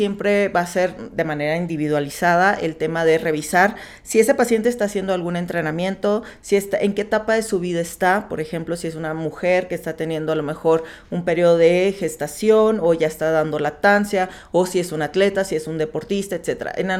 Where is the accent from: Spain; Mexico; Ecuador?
Mexico; Como humanos y como mexicanos es rápido